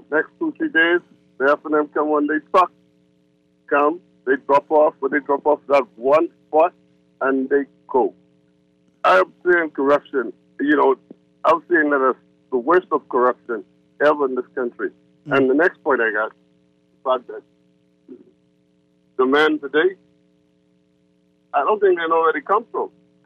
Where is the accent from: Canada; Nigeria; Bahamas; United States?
Bahamas; Andros; I grew up in Andrus.